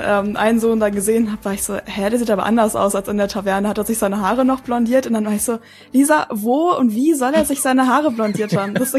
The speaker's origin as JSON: {"language": "German", "region": "Northern Germany", "country": "Germany", "said": "ich komme auch aus Norddeutschland. Ich bin auch immer überall mit dem Fahrrad hingefahren."}